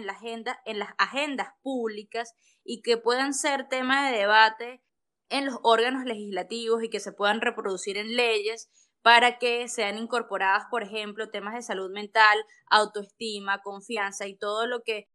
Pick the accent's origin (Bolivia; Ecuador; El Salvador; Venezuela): Venezuela; un escenario bastante complejo para la salud mental de nosotros como venezolanos